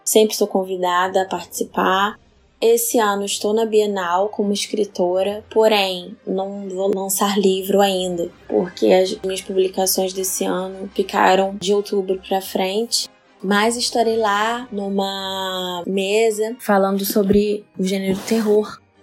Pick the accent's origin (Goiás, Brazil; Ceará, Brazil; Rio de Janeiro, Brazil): Rio de Janeiro, Brazil; Niterói; E eu sou de Niterói, Rio de Janeiro, tenho 32 anos